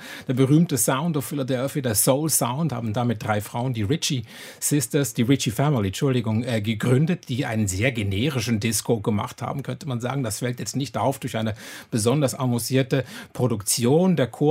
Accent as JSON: {"language": "German", "country": "Switzerland", "said": "Das war in anderen Ländern ein bisschen besser als in Deutschland oder auch der Schweiz, wo ich herkomme."}